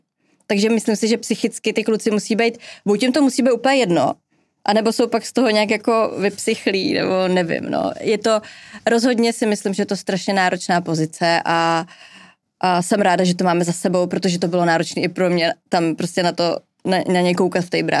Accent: České Budějovice, South Bohemian Region, Czechia; A já jsem z Budějc

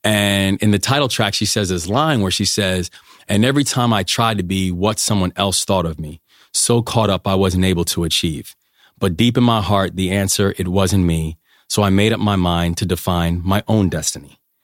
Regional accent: United States; being an American in the UK at that time was just a fascinating experience.

